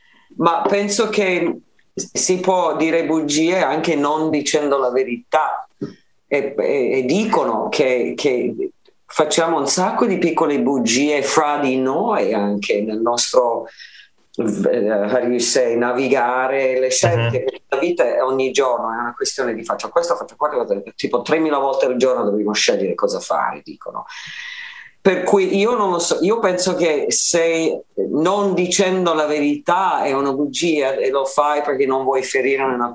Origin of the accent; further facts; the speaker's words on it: Milan, Lombardy, Italy; also born or lived in Puglia; Adesso non vivo più in Puglia, dopo 9 anni in Puglia sono tornato a Milano, per cui sono tornata a casa, diciamo, alla base